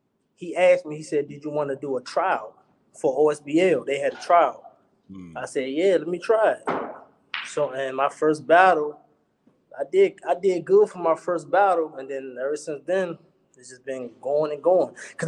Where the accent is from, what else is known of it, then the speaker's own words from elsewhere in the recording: Washington, District of Columbia, United States; I'm from DC.